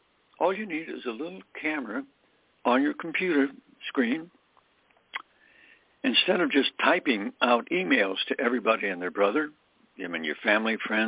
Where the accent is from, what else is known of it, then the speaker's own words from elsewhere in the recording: Pennsylvania, United States; He went to school up in Mansfield, Pennsylvania, Mansfield University, close to my hometown.